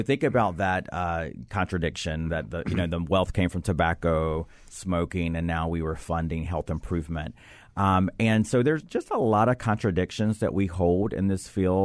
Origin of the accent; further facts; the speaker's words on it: the South, United States; I came from a very religious family growing up in the South.